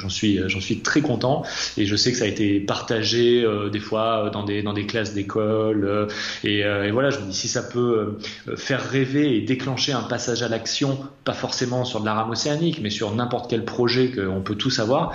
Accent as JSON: {"language": "French", "region": "Massif Central", "country": "France", "tie": "born or raised there", "said": "j'ai grandi dans le Massif Central où je passais ma vie à skier à faire du vélo etc."}